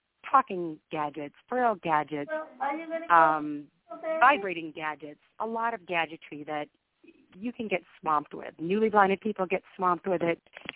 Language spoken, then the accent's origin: English; Watertown, Wisconsin, United States; now in Minnesota, United States; I now live in the great state of Minnesota, but I have lived in several states during my life. I was born in Watertown, Wisconsin in 1972